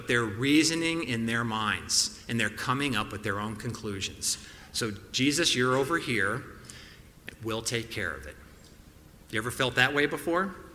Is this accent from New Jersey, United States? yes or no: yes; New Jersey, United States; I grew up in Jersey